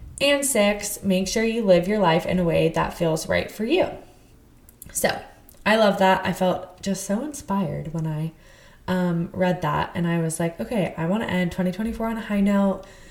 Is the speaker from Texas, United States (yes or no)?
yes; Texas, United States; also born or lived in Utah; I grew up in Texas, but then I lived in Utah for a really long time.